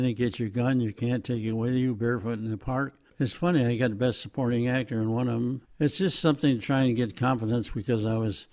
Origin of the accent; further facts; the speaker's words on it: Witt, Illinois, United States; born there; But I was born in Witt, Illinois, a small town outside of Springfield.